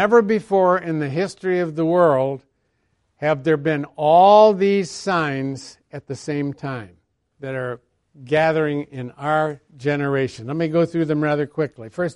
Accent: Connecticut, United States; When I was a little boy, growing up in Connecticut in the U.S., there were a number of farmers still farming with horses.

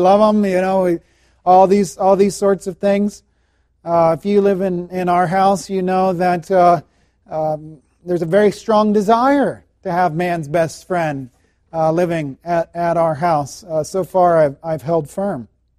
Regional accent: United States; now in Calgary, Canada; Calgary has a lot of dogs compared to where I grew up in the States.

